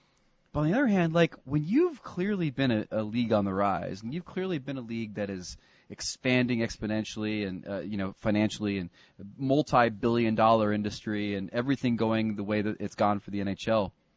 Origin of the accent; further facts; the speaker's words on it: United States; it's growing up in America, you had tangential knowledge of some sports.